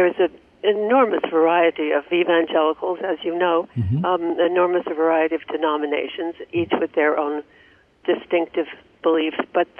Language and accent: English; New York, United States; I'm a New Yorker with an Episcopalian background